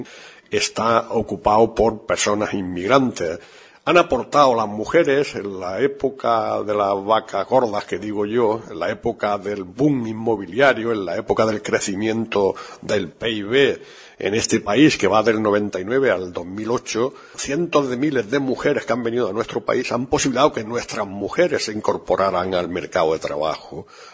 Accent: Andalusia, Spain; Yo, como decías al principio, vengo de Andalucía.

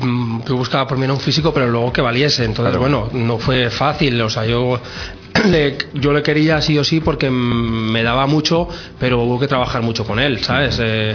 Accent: Salamanca, Castile and León, Spain; Yo soy de Salamanca y es el doble o el triple de grande que Salamanca

